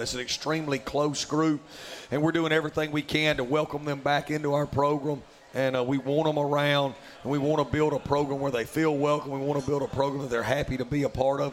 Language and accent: English; Amory, Mississippi, United States; I love Amory. I'm glad I'm from Amory. You couldn't pay me $1 million to move back home.